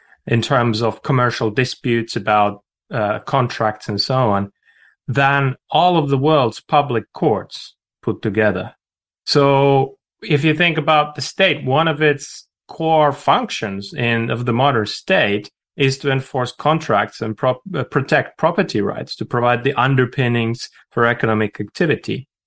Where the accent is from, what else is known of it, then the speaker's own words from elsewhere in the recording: Helsinki, Uusimaa, Finland; in many cities, you know, my hometown, Helsinki, app and games production companies like Supercell, they're now a massive a part of the economy there.